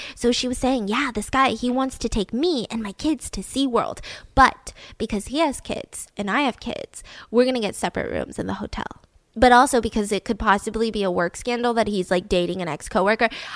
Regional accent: United States; I'm American, by the way, if anyone's wondering.

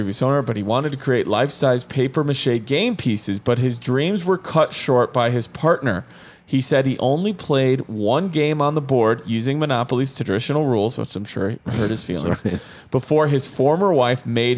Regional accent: Rochelle, Illinois, United States; ending on November 19th in my hometown of Rochelle, Illinois.

